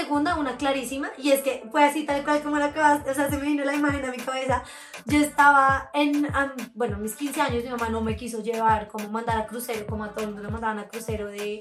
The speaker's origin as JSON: {"language": "Spanish", "region": "Bogotá", "country": "Colombia", "said": "en mi grupo somos todos rolos y él era el único costeño."}